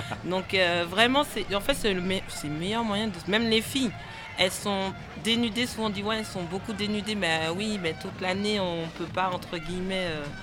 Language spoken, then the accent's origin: French; Martinique, France; je suis martiniquaise.